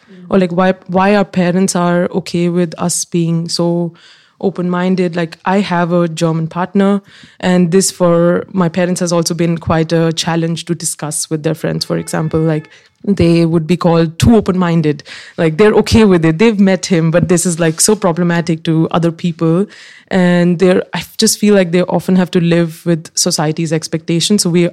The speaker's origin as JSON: {"language": "English", "region": "Delhi", "country": "India", "second_language": "English", "said": "And I live in Delhi, or I was from Delhi. So there's enough opportunity. It's not like I'm running away. I'm upper middle class."}